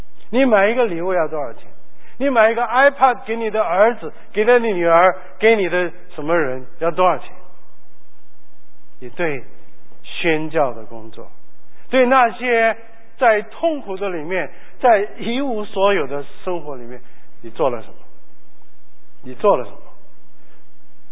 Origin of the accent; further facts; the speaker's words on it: Guangdong, China; 像你知道我们广东人的个子比较小